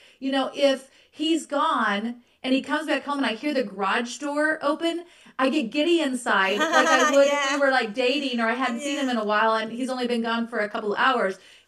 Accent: Kansas, United States; David and I grew up in Central Kansas.

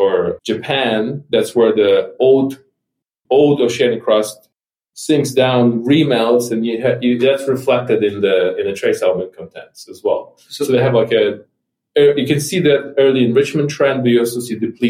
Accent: Ukraine; I'm a geologist from Ukraine.

